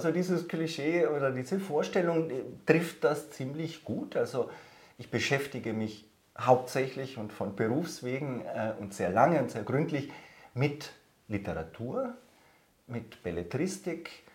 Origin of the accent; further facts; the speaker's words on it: Prad am Stilfser Joch, Trentino-Alto Adige, Italy; Ich bin aufgewachsen in Prad am Stülzer Joch im Finchgau, habe dort die Kindheit und Jugendzeit verbracht, die Grundschule, die Mittelschule. Das war eine schöne Zeit, einfach so in einem Südtiroler Dorf, wie man sich das so vorstellt, also ein sehr, sehr ländliches Dorf